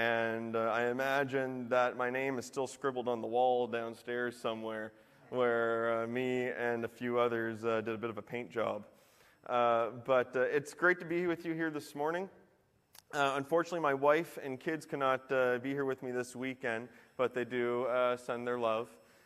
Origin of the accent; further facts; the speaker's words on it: Nash Creek, New Brunswick, Canada; But if you get to live in the country like I did growing up, I grew up over in Nash Creek, for those of you who know where that is